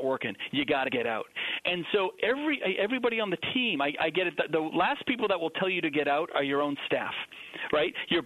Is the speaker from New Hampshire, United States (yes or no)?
yes; New Hampshire, United States; we love our privacy. We're from New Hampshire.